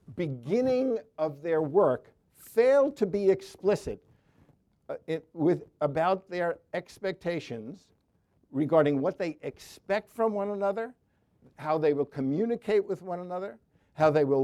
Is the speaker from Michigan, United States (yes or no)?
no; New York, United States; that's much more than I can take as a New Yorker.